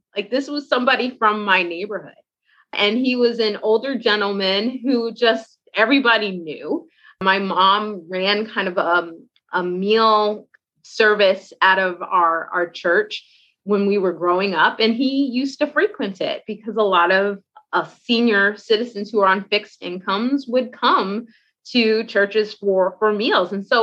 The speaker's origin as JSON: {"language": "English", "town": "Cambridge", "region": "Massachusetts", "country": "United States", "tie": "born or raised there", "said": "I grew up in Cambridge, Massachusetts. So I think that's also why a lot of times my neighborhood kind of ends up in books."}